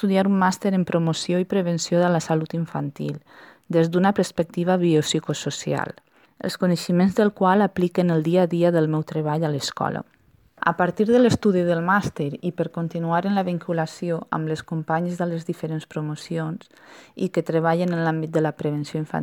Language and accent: Catalan; Pego, Valencian Community, Spain; moved away as an adult; veïna de Pego, del qual vaig eixir per anar a estudiar a la universitat i al qual encara no he tornat perquè he estat vivint i treballant fora del poble. Tinc 38 anys i sóc mare d'un xiquet de 6 anys.